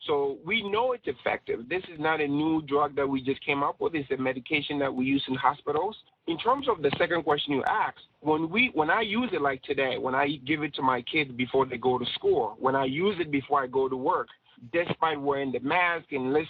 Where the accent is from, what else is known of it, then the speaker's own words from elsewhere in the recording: Ghana; Obviously, being a Ghanaian, I was able to do that.